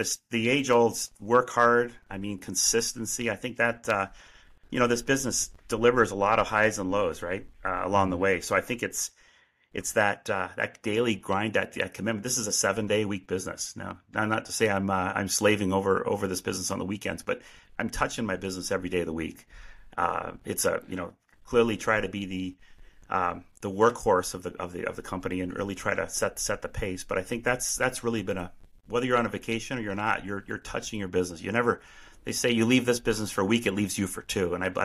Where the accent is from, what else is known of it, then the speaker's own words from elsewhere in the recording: Ontario, Canada; now in United States; I grew up in Canada, immigrated to the U.S. in roughly, early to mid-90s.